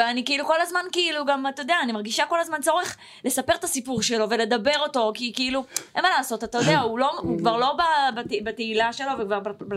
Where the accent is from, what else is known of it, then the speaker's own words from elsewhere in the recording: Tiberias, Northern District, Israel; born there; אני נולדתי בטבריה.